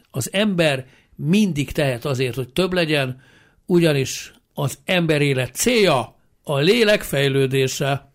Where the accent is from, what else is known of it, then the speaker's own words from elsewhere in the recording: Tahi, Pest, Hungary; Tahiból fölnőttem, ezt bocsánat, közbe vágtam, ott ugye én már 61-ben születtem, és Tahiba a hegyoldalba születtem, ott szép ház van minden, meg gyönyörű erdők vannak a mai napig.